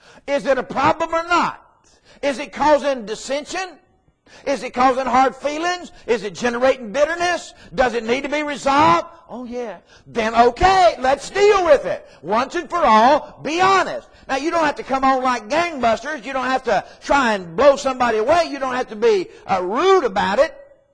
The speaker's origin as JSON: {"language": "English", "region": "the South", "country": "United States", "said": "When I retired from the United States Navy and came down here, I'm a Southerner."}